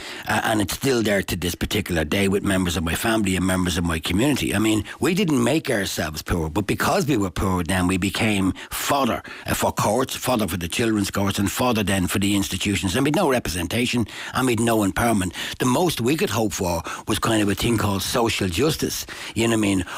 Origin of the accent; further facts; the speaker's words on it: Dublin, Leinster, Ireland; Don't forget, I was from Mercer House just off York Street, St. Stephen's Green.